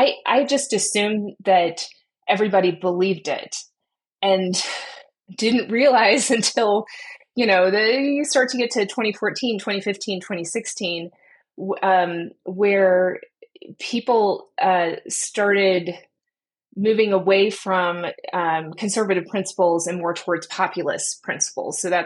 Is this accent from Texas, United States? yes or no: yes; Dallas, Texas, United States; I grew up in North Dallas. I grew up in the evangelical community